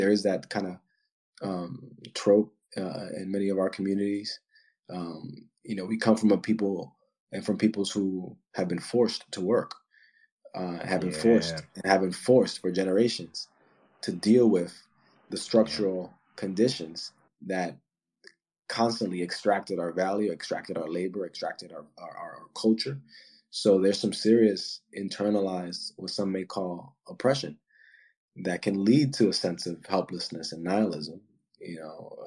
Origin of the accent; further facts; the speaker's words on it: Dominican Republic; I come from the Dominican Republic, but my people are mixed. We have Black, we have Spaniard, we have Taino